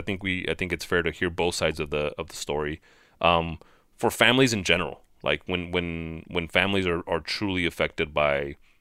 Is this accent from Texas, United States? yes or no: yes; El Paso, Texas, United States; we grew up in El Paso and obviously the border's right there